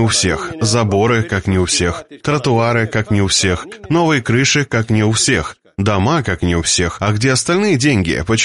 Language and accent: Russian; Bedragii Vechi, Edineț District, Moldova; в моем родном селе, расположенном на берегу прута, в Бедраджи-Веке Единского района, где жили в основном резиши